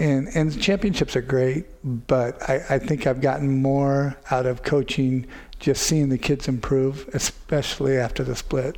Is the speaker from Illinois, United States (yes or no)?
no; Marshalltown, Iowa, United States; And, you know, growing up in Marshalltown, and I knew the reputation that Ankeny had.